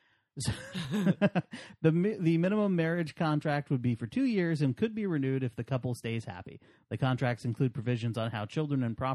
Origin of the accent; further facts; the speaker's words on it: United States; I'm American sorry.